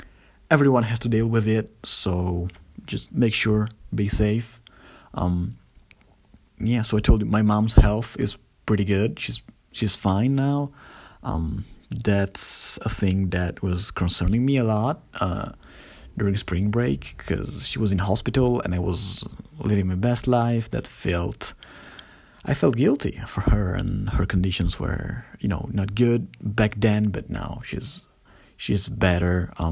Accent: northern Italy, Italy; As you well know, I'm from Italy, Northern Italy, which is where I am right now.

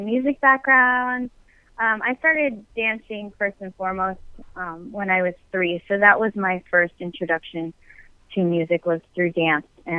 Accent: Los Angeles, California, United States; I'm Filipino and I grew up in LA in the 90s.

